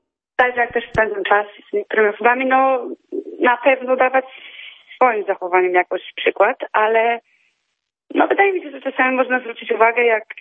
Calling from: Rumia, Pomeranian Voivodeship, Poland; No ja z Rumi.

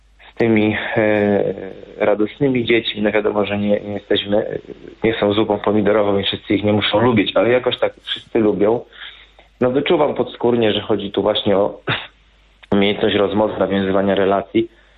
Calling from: Świętokrzyskie Voivodeship, Poland; Ze Świętokrzyskiego. Ja dzwonię z taką swoją refle

